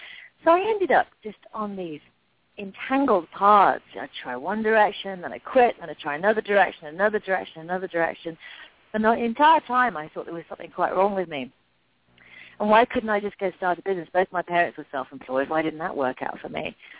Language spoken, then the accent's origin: English; England, United Kingdom; I mean, I grew up in England, and if you spent any time there, especially in the 70s and the 80s, you didn't have any credibility.